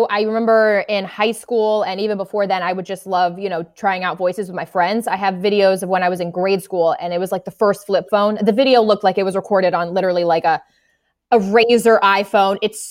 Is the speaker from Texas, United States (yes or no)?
no; Washington, District of Columbia, United States; when I moved back to my hometown of DC, I found a local radio former radio personality turned podcast host.